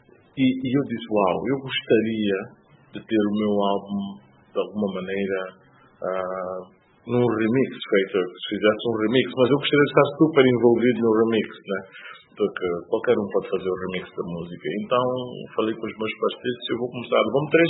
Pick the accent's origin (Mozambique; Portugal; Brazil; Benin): Mozambique; para nós, como moçambicanos, em particular, a grande vitória é a presença